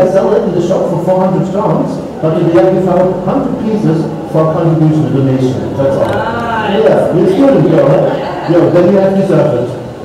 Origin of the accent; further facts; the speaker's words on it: Heidelberg, Baden-Württemberg, Germany; English is a second language; I'm from Heidelberg.